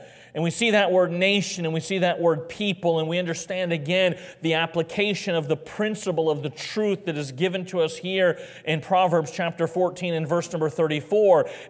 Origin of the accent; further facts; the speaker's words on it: United States; But I want to be clear this morning that before being an American, I'm a Christian.